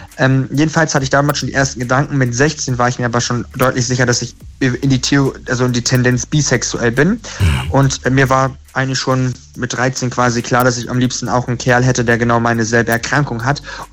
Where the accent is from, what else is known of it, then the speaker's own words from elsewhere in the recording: Bremen, Germany; born there; Ich bin in Bremen geboren.